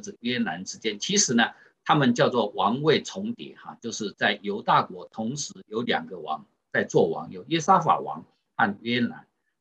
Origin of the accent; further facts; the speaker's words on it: China; 就好像啊我们中国人这个啊如果没有啊不能怀孕生孩子哈